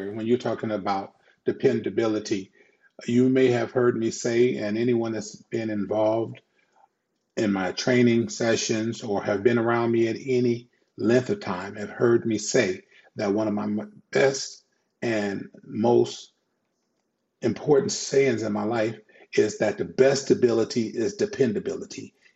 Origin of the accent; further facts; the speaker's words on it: Los Angeles, California, United States; I grew up in South Central LA, and as such, I had to go home and I had to make sure that sometime dinner was started and things of that nature.